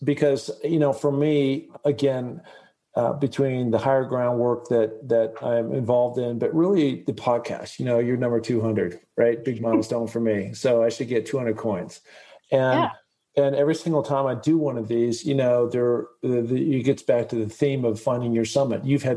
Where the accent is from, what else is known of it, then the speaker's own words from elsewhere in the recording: Seattle, Washington, United States; now in Sun Valley, United States; even growing up in Seattle, as I guess sort of in nature